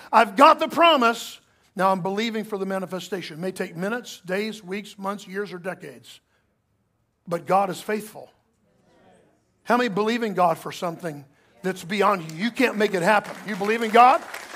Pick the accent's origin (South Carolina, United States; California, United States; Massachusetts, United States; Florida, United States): Florida, United States; Sanford; Growing up in Sanford, Florida, down by Orlando, when we moved there, there was one family doctor in town, Dr. McDaniel.